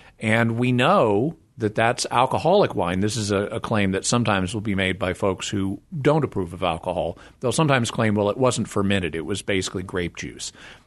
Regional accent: the South, United States; I mean, I grew up in, as I mentioned, I grew up in the South, and so I grew up in an environment that was somewhat skeptical of alcohol culturally

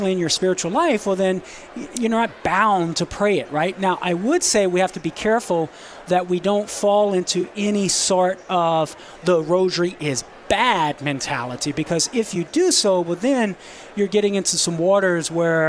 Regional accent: Louisiana, United States; because I'm from Southern Louisiana and I'm all about being a mama's boy, okay?

